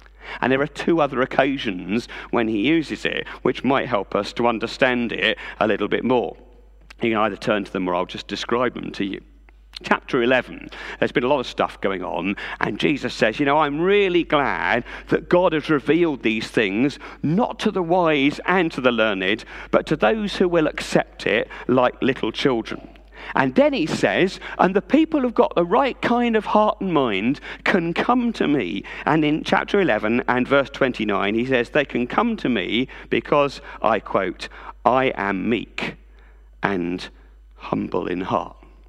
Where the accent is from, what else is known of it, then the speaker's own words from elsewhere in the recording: United Kingdom; if you combine being Christian with being British, well, then we never stop apologising.